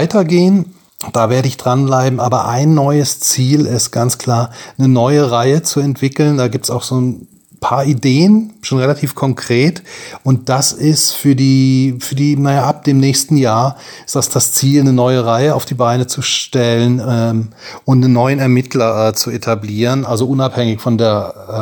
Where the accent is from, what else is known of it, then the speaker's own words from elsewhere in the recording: Baden-Württemberg, Germany; now in Frankfurt, Germany; Eigentlich stamme ich aus dem Schwarzwald, aber ich bin schon 20 Jahre hier in Frankfurt und ich mag Frankfurt sehr gern.